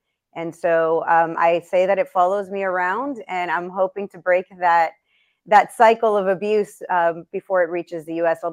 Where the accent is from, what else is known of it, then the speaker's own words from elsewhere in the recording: United States; born there; also born or lived in Venezuela; I was actually born in the U.S. My parents were both born and raised in Cuba.